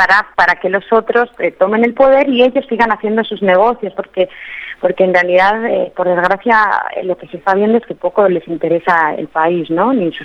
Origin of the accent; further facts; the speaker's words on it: Spain; yo soy española